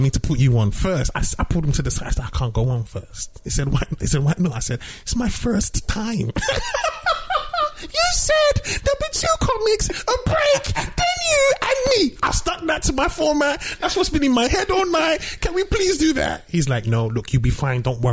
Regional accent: London, United Kingdom; growing up in London as a Nigerian.

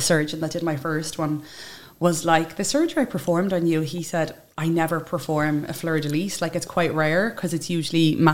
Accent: Tallaght, Leinster, Ireland; I'm from Tala, Dublin.

